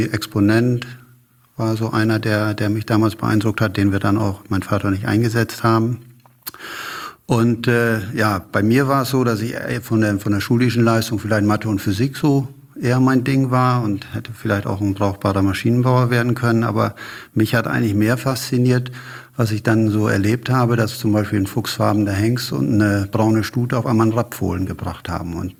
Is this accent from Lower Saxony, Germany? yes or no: yes; Lower Saxony, Germany; ich bin ja in Ostfriesland aufgewachsen und da ist man naturgemäß umgeben von erfolgreichen Rinder- und Pferdezüchtern.